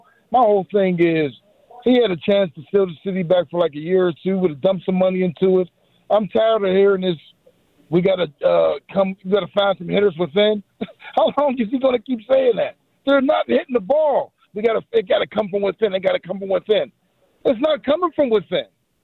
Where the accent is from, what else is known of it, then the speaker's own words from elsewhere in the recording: Pittsburgh, Pennsylvania, United States; I grew up right there in Allegheny Commons, man. We used to walk down the Three Rivers.